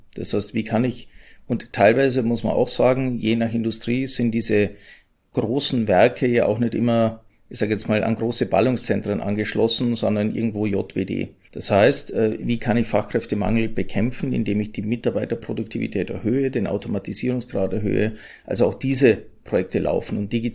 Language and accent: German; Austria; das kann ich als Österreicher sagen